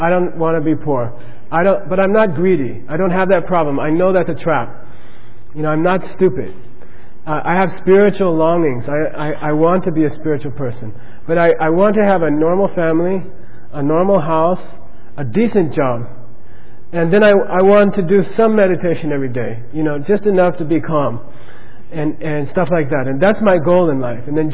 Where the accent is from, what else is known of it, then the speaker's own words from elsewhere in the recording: United States; I know for me as an American